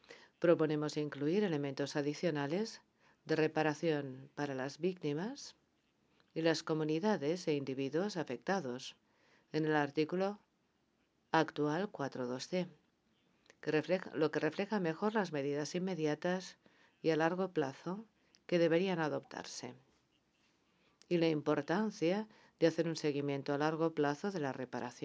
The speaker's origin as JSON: {"language": "Spanish", "country": "Senegal", "said": "soy de Senegal."}